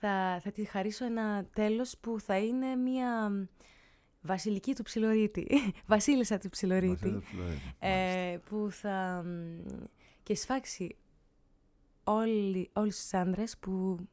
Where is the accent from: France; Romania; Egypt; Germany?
France; Île-de-France; Greek is a second language; Και γιατί εκεί στη Γαλλία, εκεί που μεγάλωσα, είναι μια πρόσθετη του Παρισιού